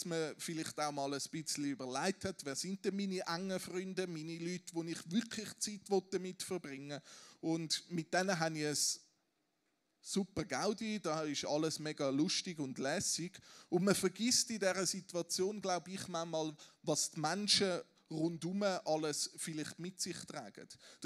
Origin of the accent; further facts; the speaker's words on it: Switzerland; ist das wirklich unsere Philosophie, wie wir als Schweizer unterwegs sind?